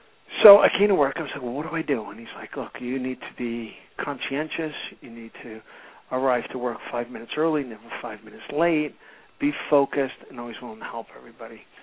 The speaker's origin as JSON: {"language": "English", "town": "Brooklyn", "region": "New York", "country": "United States", "tie": "born or raised there", "said": "I grew up in Brooklyn, Italian immigrant parents came over from Italy, and grew up in a very working class home."}